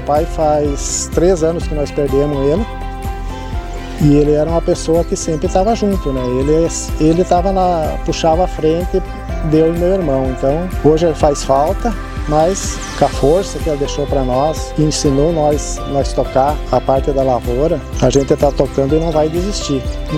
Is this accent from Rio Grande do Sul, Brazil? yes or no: yes; Arroio do Tigre, Rio Grande do Sul, Brazil; now in Tunas, Brazil; Sou natural do Arroio do Tigre, hoje resido em Tunas. A minha família já vem do meu pai há 40 anos, eu sou há 22 anos.